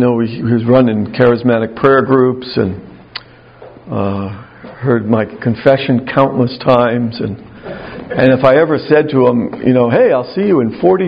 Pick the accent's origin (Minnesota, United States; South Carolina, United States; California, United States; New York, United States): New York, United States; Mahopac; also born or lived in Yonkers; So as I said, I was raised in New York, and I was born in Yonkers, but I was raised and moved up there in like the third grade where Father Bill was, in Mayapack, New York.